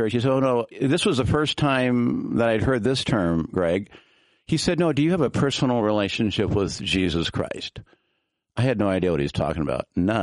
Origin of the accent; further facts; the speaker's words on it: Milwaukee, Wisconsin, United States; born and raised here in Milwaukee, and I have a deep love for Wisconsin, so this is my home state